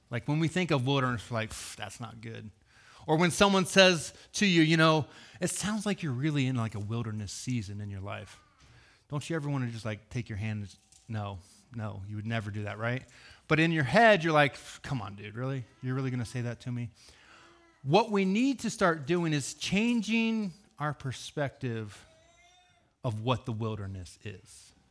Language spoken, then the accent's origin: English; Ohio, United States; I'm from Ohio, so I'm an Ohio State fan.